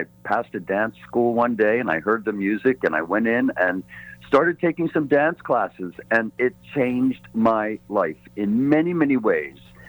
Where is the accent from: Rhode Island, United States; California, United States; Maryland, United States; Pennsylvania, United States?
Pennsylvania, United States; I mean, I grew up kind of outside of Philadelphia along the Delaware River. There wasn't a lot of culture.